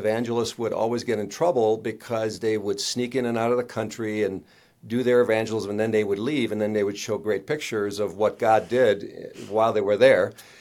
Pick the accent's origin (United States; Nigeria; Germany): Germany; In fact, I grew up in Germany during those years.